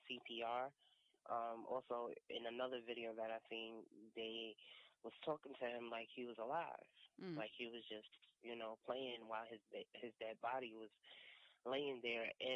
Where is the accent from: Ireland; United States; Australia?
United States; Brooklyn, New York; I never lived on Staten Island. I'm from Brooklyn.